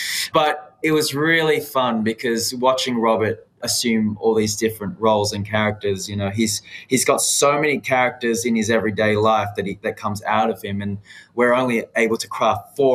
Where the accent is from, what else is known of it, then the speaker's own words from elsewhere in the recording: Australia; growing up in Australia and a lot of the Western world